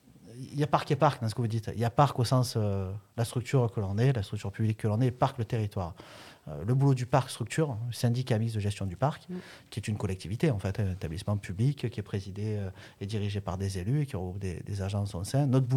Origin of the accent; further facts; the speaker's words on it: Provence-Alpes-Côte d'Azur, France; Mais quand on y habite, moi je suis natif du Ventoux, on a l'habitude de le voir.